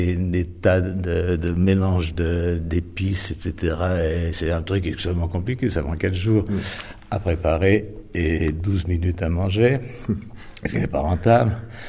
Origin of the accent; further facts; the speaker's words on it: Geneva, Switzerland; moi, je suis né à Genève d'une grand-mère lyonnaise